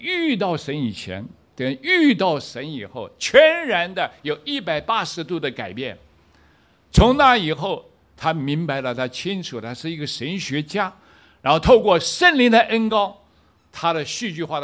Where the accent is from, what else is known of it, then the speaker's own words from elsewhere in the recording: Taiwan; moved away; 那个时候离开我们台湾，我们是台湾的，那么出国前半年